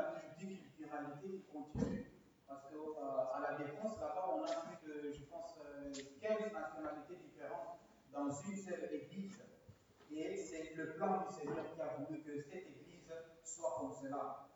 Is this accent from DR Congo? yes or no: yes; DR Congo; En fait, je viens de la République démocratique du Congo, ce qu'on appelait le Zaïre.